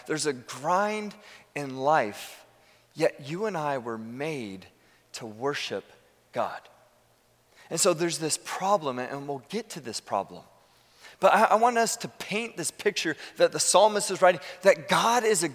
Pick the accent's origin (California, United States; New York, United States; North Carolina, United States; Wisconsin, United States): California, United States; I remember we lived further growing up in the Bay Area. We lived further from the ocean, and we would drive.